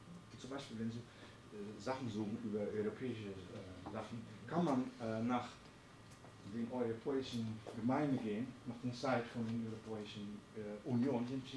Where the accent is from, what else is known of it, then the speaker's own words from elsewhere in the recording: Netherlands; Und ich wollte als Holländer mal sehen